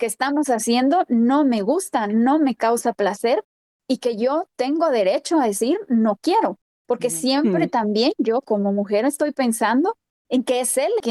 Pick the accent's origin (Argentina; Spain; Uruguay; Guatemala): Guatemala; nunca me hubiera percatado de todo lo interiorizado que yo como mujer guatemalteca tengo